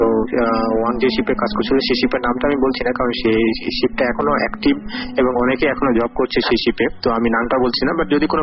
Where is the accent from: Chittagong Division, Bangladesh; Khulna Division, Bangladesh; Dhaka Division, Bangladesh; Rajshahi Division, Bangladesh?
Rajshahi Division, Bangladesh; Naogaon; আমার home town নওগাঁতে